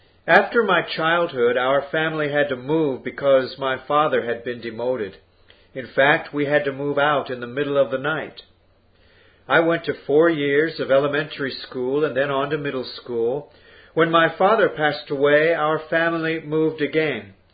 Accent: North Korea; I was born as the youngest daughter in beautiful North Korea. My hometown was in a lovely setting.

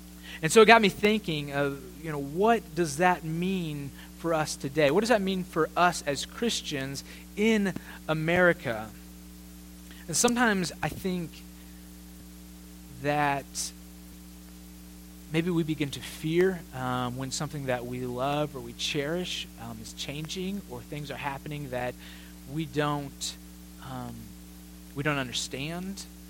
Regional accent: United States; because I'm from the States and I think we're pretty great, would there be any kind of celebration? And there are a few Americans in the area.

